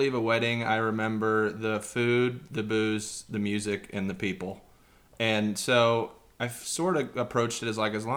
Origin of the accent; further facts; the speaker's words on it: Kansas, United States; I mean, because I'm from Kansas and didn't know that people did that for weddings.